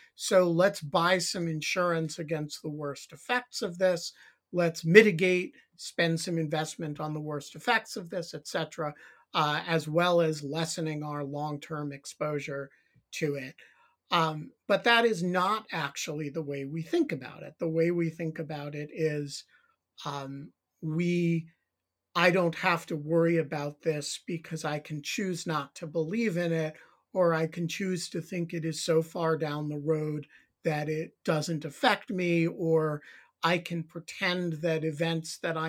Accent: New York City, New York, United States; I grew up in the New York City area.

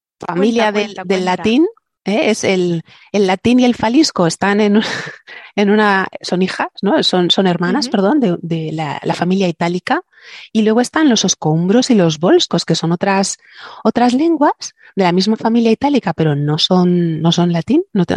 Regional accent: Spain; aquí en mi tierra, la mayoría de las iglesias, bueno, y todo el sur de España, tienen la base cristiana, luego la parte musulmana y luego otra vez cristiana de todos los que han pasado por ahí, ¿no?

